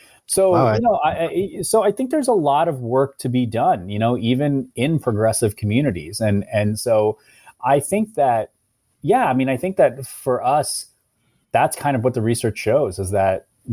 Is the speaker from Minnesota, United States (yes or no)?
no; Ohio, United States; You know, I was a kid growing up in Ohio, you know, watching MTV every day